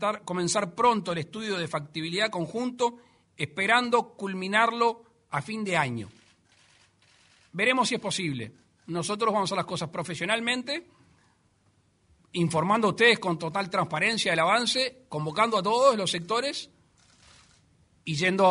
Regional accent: Uruguay; Nosotros somos uruguayos, orientales, antes que nada.

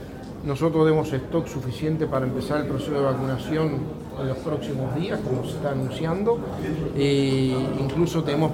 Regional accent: Uruguay; Sí, me llena orgullo como uruguayo.

